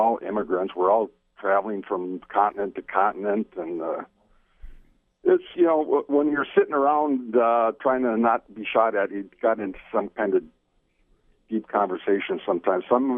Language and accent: English; Wisconsin, United States; born there; I'm Native American. I was born in Wisconsin, you know